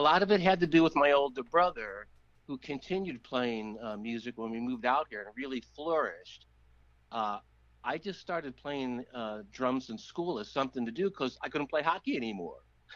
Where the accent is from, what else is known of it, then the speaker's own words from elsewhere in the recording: Hometown, Illinois, United States; also born or lived in Chicago; No, I was born in Chicago. I was raised in Chicago in a little town southwest of Chicago called Hometown. So my hometown is Hometown, Illinois.